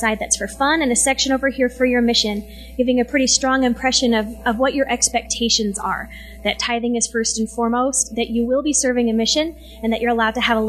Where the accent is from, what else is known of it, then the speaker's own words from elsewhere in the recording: Idaho, United States; I come from Idaho, and I've lived in a lot of different places.